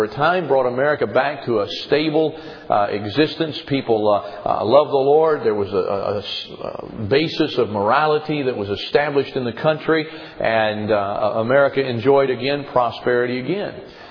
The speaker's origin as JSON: {"language": "English", "country": "United States", "said": "And it's one of the disadvantages to being an American. Our history is so short"}